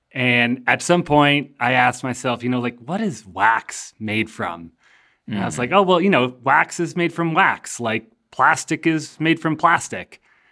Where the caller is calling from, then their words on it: Carbondale, Colorado, United States; I'm calling in from Carbondale, Colorado